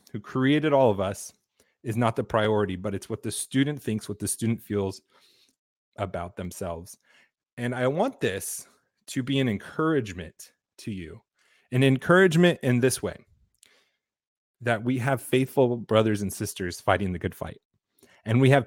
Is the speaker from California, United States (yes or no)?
yes; California, United States; Now, I come from California, where there is no end to what you can do as a teacher in California and still not get fired.